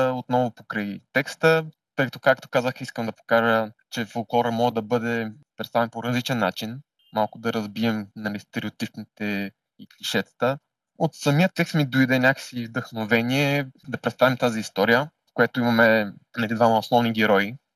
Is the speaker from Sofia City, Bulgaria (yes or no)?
no; Burgas, Burgas Province, Bulgaria; Ние с него се познаваме доста време, тъй като и двамата сме от Бургас, в мини среди и компании сме били.